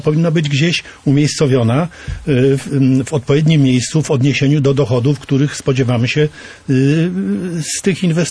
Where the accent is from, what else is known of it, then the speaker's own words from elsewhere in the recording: Bydgoszcz, Kuyavian-Pomeranian Voivodeship, Poland; a pochodzę z Bydgoszczy, gdzie w tak zwanym Brydułyściu był ośrodek turystyki rzecznej